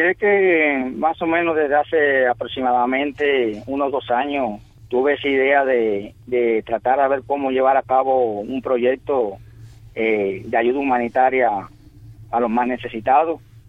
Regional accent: Gibara, Holguín, Cuba; soy cubano, amo a mi Cuba y en especial amo a mi pueblo Jibara.

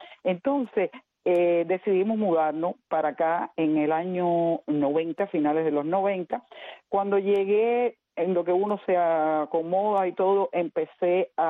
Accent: Cuba; also born or lived in California; now in West Palm Beach, United States; cuando yo llegué de Cuba, nosotros fuimos para California y porque allá vivía mi hermano. Pero en el año 89, mi esposo y yo con mis dos hijos vinimos de paseo a West Palm Beach porque aquí vivía la hermana de él.

